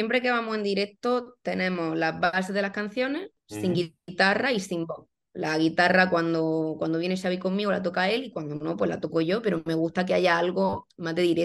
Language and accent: Spanish; Almería, Andalusia, Spain; now in Madrid, Spain; yo de Almería, Andalucía